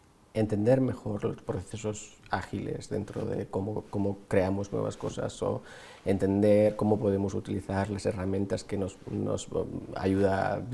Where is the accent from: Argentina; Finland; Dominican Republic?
Finland; Yo vengo de Finlandia y la mayor parte de las empresas con quien trabajamos son multinacionales, pero basadas en Finlandia.